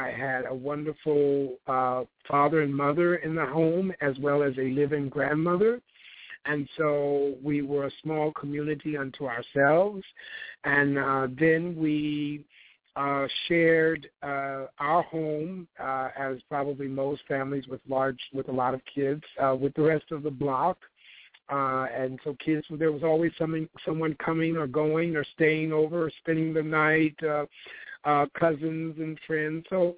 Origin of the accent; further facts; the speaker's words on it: Los Angeles, California, United States; I grew up in Los Angeles, where it was a fun place to grow up, where Disneyland and Knott's Berry Farm and all those wonderful places were.